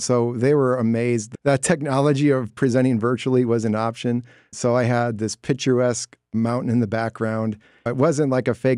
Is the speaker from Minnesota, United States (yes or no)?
yes; Minnesota, United States; now in Georgia, United States; Originally, I am from Minnesota. That's where my parents had settled.